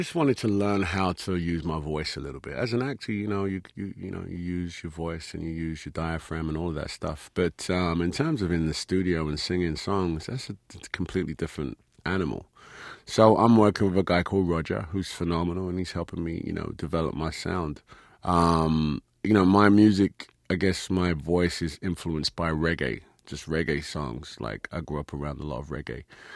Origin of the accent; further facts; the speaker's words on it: Hackney, London, United Kingdom; accent: Cockney; also born or lived in Forest Gate; So I am literally a Cockney. I was born in Forestgate and moved to Hackney as a young kid. Hackney is very much like Queens, if you like.